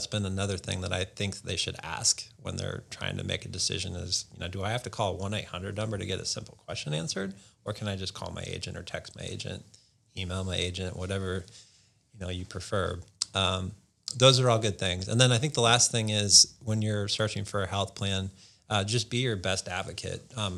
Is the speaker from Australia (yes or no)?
no; Norfolk, Nebraska, United States; I had a good buddy of mine that I grew up with in Norfolk, Nebraska. We went to high school together.